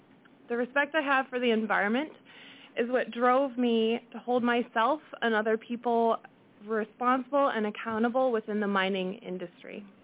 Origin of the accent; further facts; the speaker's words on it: Fairbanks, Alaska, United States; I was born and raised in Fairbanks. I have a degree from the University of Alaska Fairbanks in geological engineering.